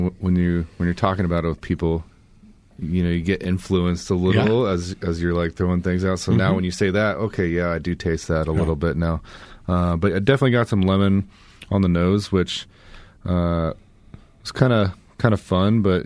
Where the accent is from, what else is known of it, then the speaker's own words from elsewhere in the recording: Kansas City, United States; So I grew up in the Kansas City area, so you see Mother's out there quite a bit.